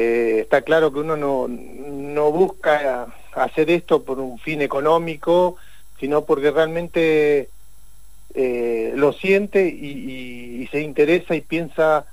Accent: Zapala, Neuquén, Argentina; moved away as an adult; also born or lived in La Plata; yo nací en Zapala, en provincia de Neuquén, claro, que no conoce. Y después del secundario que hice también en Zapala, me fui a estudiar a la ciudad de La Plata.

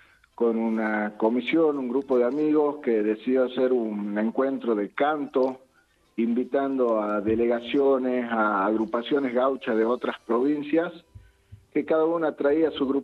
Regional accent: Chicuana, Salta, Argentina; born there; Sí, soy nacido acá en Chicuana.

